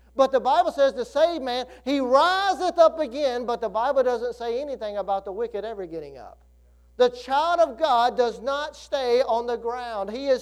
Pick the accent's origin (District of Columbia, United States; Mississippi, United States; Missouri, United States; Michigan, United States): Mississippi, United States; Greenville; remember when I first went off to college, Mississippi Delta Community College, about an hour from where I grew up there in Greenville, Mississippi.